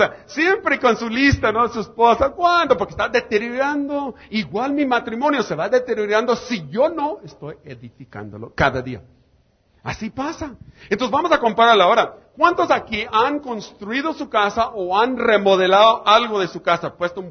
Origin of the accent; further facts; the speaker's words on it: Maneadero, Baja California, Mexico; No sé cómo está en Tijuana, pero en mi pueblo, en Mañadero, Baja California, está de barro.